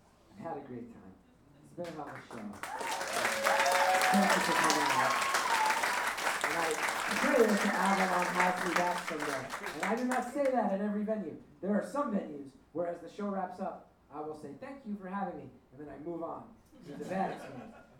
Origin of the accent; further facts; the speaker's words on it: New Jersey, United States; And I was raised Irish Catholic in North Jersey